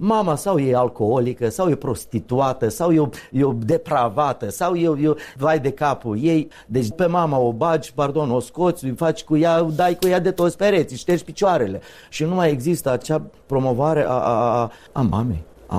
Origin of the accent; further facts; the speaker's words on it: Romania; că noi suntem români, că noi suntem o națiune care cu demnitate.